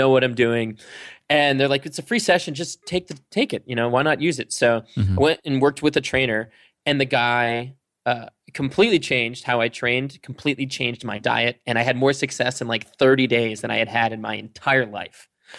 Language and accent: English; Massachusetts, United States; I grew up in Massachusetts. And as a young kid, I kind of lived a dual existence of a kid that loved video games.